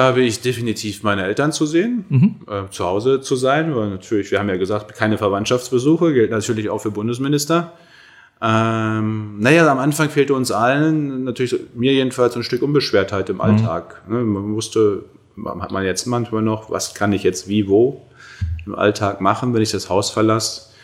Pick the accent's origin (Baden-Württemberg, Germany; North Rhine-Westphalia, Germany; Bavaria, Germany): North Rhine-Westphalia, Germany; now in Berlin, Germany; Hier ist meine Heimat, das Münsterland. meine Eltern, meine Freunde, hier weiß ich einfach, wo ich bin, wer ich bin. Aber natürlich ist auch zu Hause für mich da, wo ich in Berlin mit meinem Mann zusammen wohne